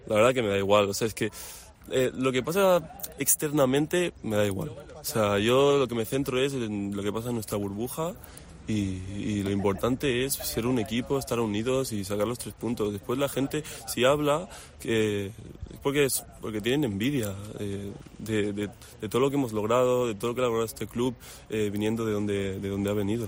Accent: Girona, Catalonia, Spain; porque ya que yo soy de Girona

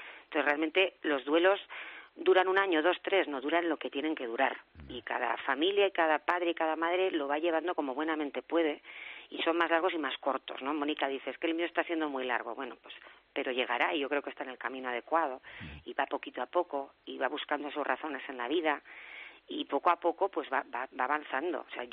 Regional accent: Huesca, Aragon, Spain; Yo, por ejemplo, soy de Huesca

